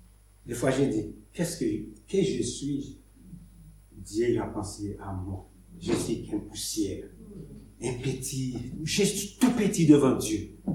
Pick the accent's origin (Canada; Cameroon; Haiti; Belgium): Haiti; now in France; J'ai quitté Haïti. Je suis rentré en France en 88.